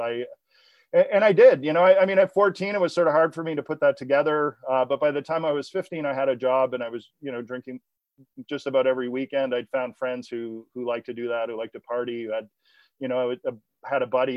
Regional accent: Atlantic Canada, Canada; I'm from the East Coast of Canada, and we have a reputation with the rest of the country as being big drinkers.

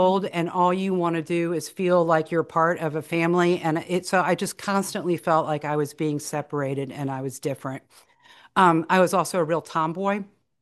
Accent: Richmond, Virginia, United States; And so growing up in Richmond in the 1960s in this very normal family, and we sort of lived in this area of Richmond.

